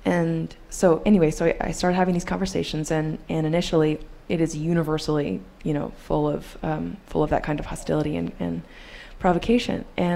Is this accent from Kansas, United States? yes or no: yes; Topeka, Kansas, United States; We picketed every single day for a couple of hours in my hometown, Topeka, Kansas